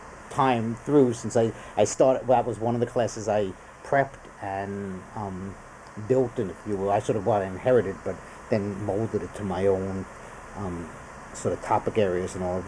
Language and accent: English; New York, United States; I can contrast them both to Stanford and to growing up in New York.